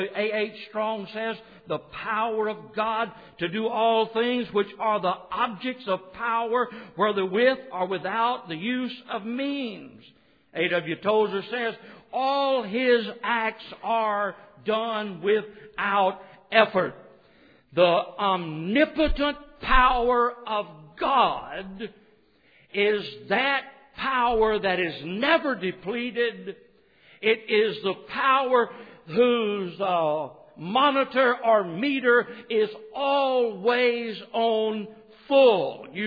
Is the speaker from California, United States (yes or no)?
no; Boca Chica, Mississippi, United States; For instance, where I grew up over in Boca Chica, Mississippi, we talked about a man being a man of his word.